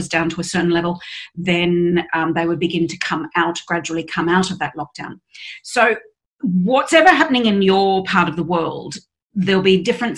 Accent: Australia; I'm from Australia, obviously, and there are parts of Australia that aren't in lockdown

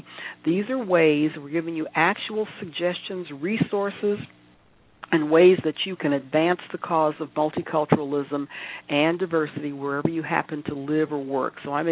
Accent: Michigan, United States; I'm from Michigan

